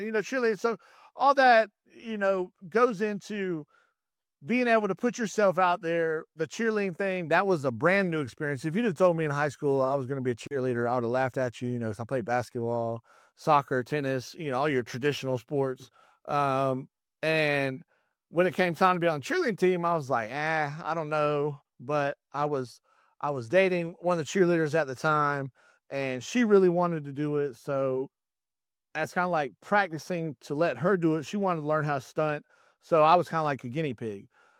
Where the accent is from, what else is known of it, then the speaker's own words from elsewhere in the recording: North Carolina, United States; now in Texas, United States; I grew up in North Carolina, live in Texas.